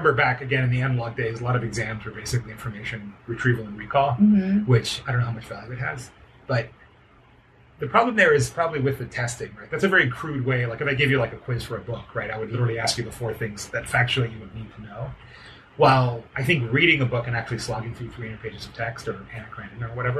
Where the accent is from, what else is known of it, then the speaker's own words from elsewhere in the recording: Miami, Florida, United States; I was raised in Miami, which is like a bit of a linguistic bubble, because it had a lot of Hispanic culture, but English, and just kind of isolated from other cities.